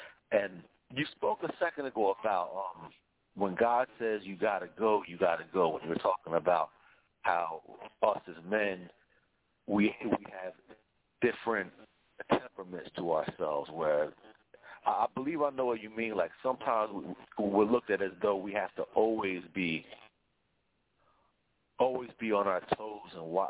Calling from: New Jersey, United States; Good evening. … I'm calling from South Jersey.

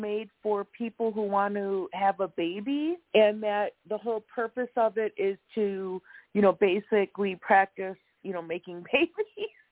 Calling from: Wisconsin, United States; I'm in Wisconsin.

